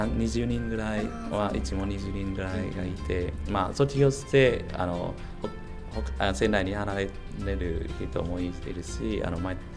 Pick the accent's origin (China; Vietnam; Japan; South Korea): Vietnam; Vinh Phuc; Japanese is a second language; あの私の出身はあのハノイ州都 の近く、あのビンフック省というの、うん、あの一つの省ですけれども、